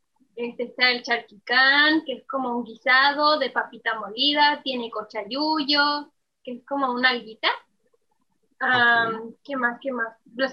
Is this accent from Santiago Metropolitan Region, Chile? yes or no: no; Valparaíso, Chile; hablar bien y no notan que soy chilena.